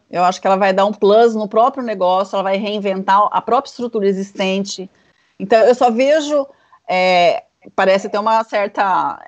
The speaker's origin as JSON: {"language": "Portuguese", "town": "Valinhos", "region": "São Paulo", "country": "Brazil", "said": "eu sou de Valinhos, né?"}